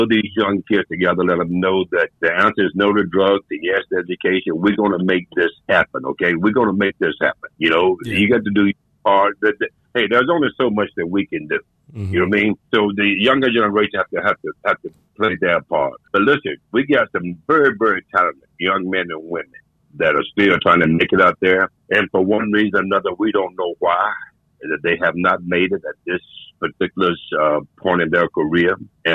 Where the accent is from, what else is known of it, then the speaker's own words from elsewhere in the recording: the Carolinas, United States; I was born and raised in the Carolinas, if you guys know.